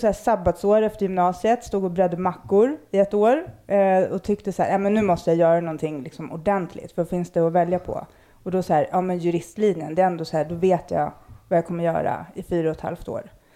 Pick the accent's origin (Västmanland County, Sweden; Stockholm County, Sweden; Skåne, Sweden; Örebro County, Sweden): Stockholm County, Sweden; Stockholm; Jag växte upp i Akalla utanför stan. Det var ju riktigt förort liksom redan då.